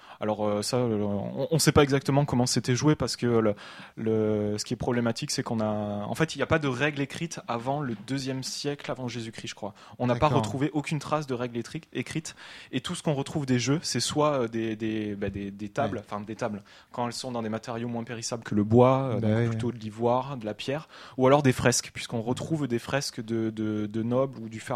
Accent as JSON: {"language": "French", "region": "south of France", "country": "France", "accent": "southern", "said": "Moi, je dis un jouet, je viens du Sud, j'ai un très bon accent, je dis jouet."}